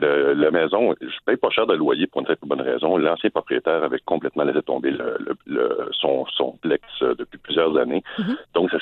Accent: Montreal, Quebec, Canada; Écoutez, moi, je suis natif de Montréal.

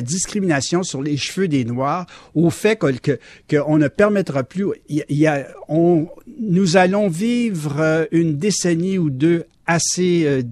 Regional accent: Quebec City, Quebec, Canada; Je me rappelle dans mon enfance à Québec, à Sillery, on avait retrouvé un tigre dans une maison.

